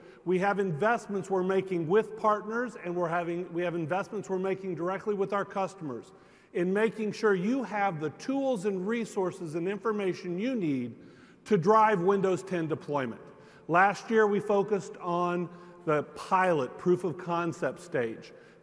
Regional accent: Atlanta, Georgia, United States; I'm also an Atlanta resident, so welcome to my hometown as well, and I hope it's treating you well.

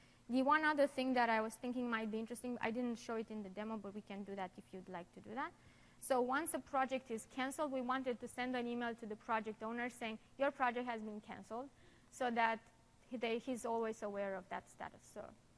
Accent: Romania; I'm from Romania, so go ahead.

